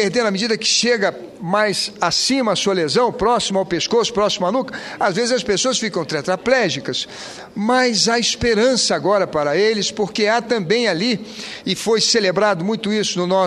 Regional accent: Rio de Janeiro, Brazil; O navio de 200 milhões de reais, fabricados lá na minha terra pelos nossos operários, pela genialidade do povo carioca, nossa gente sofrida e valente

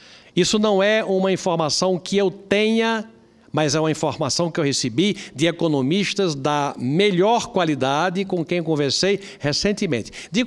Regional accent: Brazil; faço isso como brasileiro que torce para que as coisas aconteçam e deem certo

